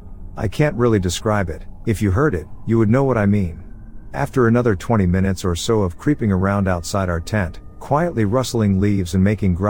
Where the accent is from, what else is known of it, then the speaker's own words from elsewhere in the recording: California, United States; My family had a ranch growing up in Northern California.